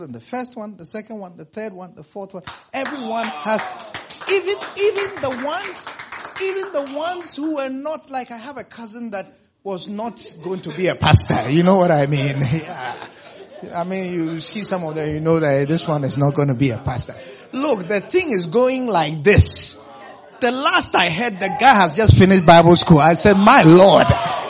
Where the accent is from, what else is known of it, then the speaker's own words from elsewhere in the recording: Accra, Greater Accra, Ghana; I was born and raised in Accra, and we used to live in Accra.